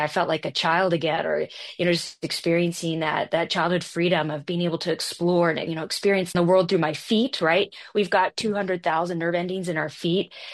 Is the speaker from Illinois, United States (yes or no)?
no; Seattle, Washington, United States; I grew up in Seattle, so the environment that I experienced the trail for the first time in Belgium was very similar to what I experienced in the Seattle area growing up.